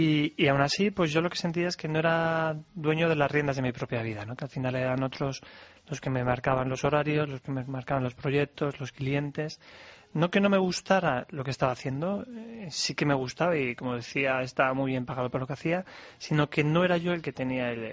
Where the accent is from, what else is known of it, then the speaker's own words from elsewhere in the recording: Madrid, Community of Madrid, Spain; Yo siempre digo que soy de Carabanchel, ¿no?, para ilustrar que si desde Carabanchel se puede emprender